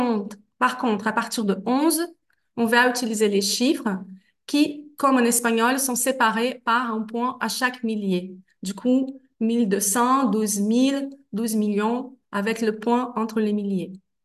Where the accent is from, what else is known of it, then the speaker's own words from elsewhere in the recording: Brazil; first language Portuguese; French is a second language; ma langue maternelle est le portugais du Brésil et pas le brésilien.